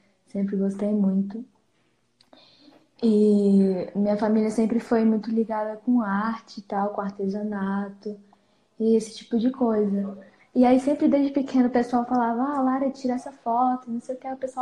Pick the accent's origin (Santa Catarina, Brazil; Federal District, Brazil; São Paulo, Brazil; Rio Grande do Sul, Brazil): Federal District, Brazil; Planaltina; Eu tenho 17 anos. E sou de Brasília, na verdade, Planaltina, que fica no entorno de Brasília.